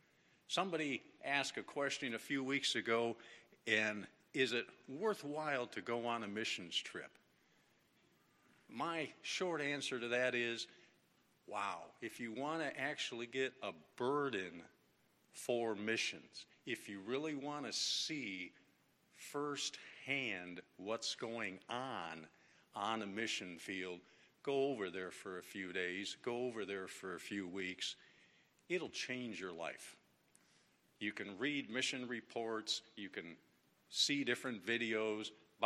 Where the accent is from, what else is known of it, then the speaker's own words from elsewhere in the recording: United States; Yeah, these kids were from Africa, and we're from the United States here.